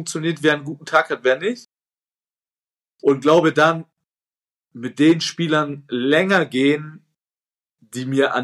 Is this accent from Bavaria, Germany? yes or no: yes; Nuremberg, Bavaria, Germany; Bei uns in Nürnberg in der Südstadt ist die Welt noch in Ordnung.